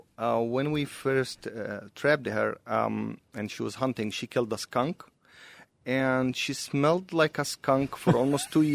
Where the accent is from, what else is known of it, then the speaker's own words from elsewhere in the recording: Egypt; Well, I was born and raised in Egypt